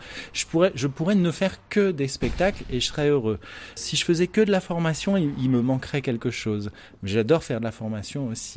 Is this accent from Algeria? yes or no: no; Paris, Île-de-France, France; born there; À l'origine, je suis né à Paris. Ça fait une vingtaine d'années que je vis dans le sud de la France, autour d'Aix-en-Provence et d'Avignon.